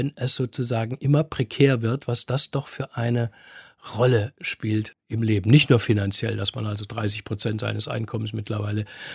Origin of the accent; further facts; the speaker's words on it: Berlin, Germany; als Berliner